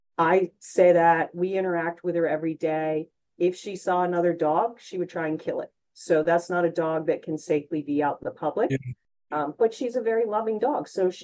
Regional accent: Vermont, United States; So I was born in Vermont, and I am a fifth generation Vermonter who have always rescued animals.

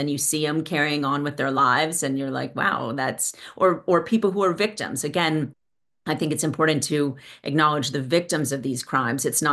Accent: New York City, New York, United States; I grew up on the Upper East Side and I had a lot of, overlap with murders.

